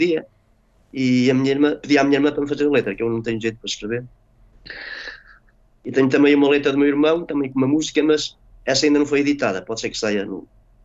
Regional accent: Viseu, Portugal; nota-se muito que sou de Viseu. Dos S pelos S, dos Bs, dos Vs pelos Bs. Já tentei corrigir isso, até andei numa, tinha uns 30 anos, andei numa terapeuta da voz, para ver se tirava a pronúncia

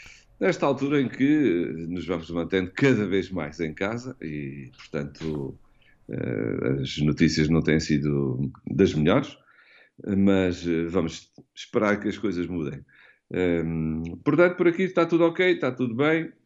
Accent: Alentejo, Portugal; Portanto, eu, como alentejano ainda por cima, fico muito contente em fazer um programa sobre o canto alentejano.

